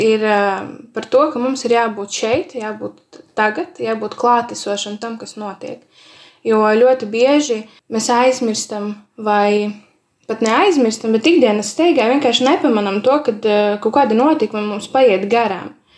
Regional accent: Latgale, Latvia; kā es varu, nerunājot latgaliski, izteikt to, ka es tomēr esmu no Latgales.

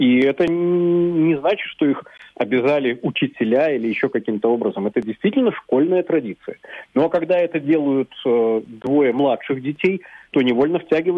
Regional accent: Belarus; now in Riga, Latvia; Конечно, я белорус. Я белорус и по рождению, и по паспорту

